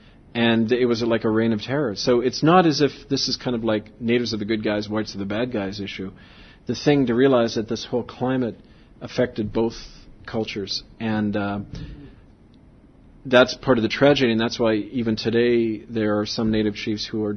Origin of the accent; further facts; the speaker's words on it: Winnipeg, Manitoba, Canada; I actually knew when I was growing up in Winnipeg, I knew my next door neighbor